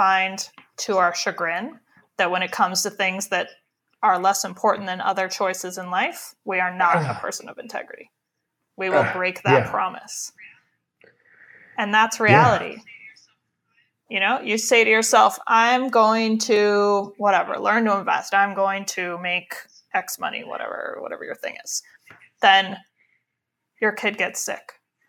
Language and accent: English; Midwest, United States; So we are not Hindu, let me just say that. We are white people from the Midwest.